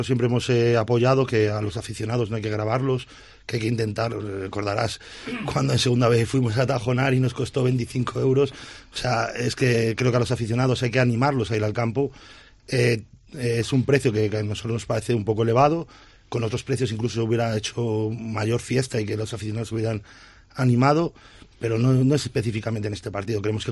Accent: Salamanca, Castile and León, Spain; somos gente de Salamanca

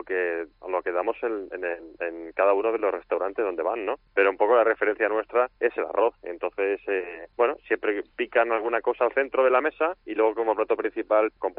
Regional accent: Villanueva de la Serena, Extremadura, Spain; also born or lived in Galicia; soy de Villanueva de la Serena y ahí es donde se inventó la tortilla de patata. Esa es la primera razón. Y luego otra razón, que he vivido en Galicia durante algunos años

